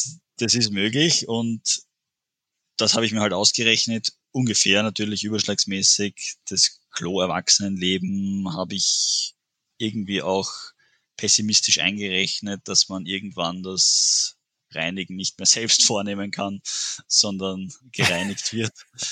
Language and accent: German; Vienna, Austria; Bei uns in Wien gab es das auch mal